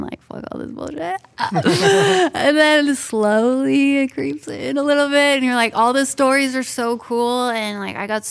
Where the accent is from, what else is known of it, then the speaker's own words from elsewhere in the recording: Montana, United States; I'm from Montana. I love drinking and driving.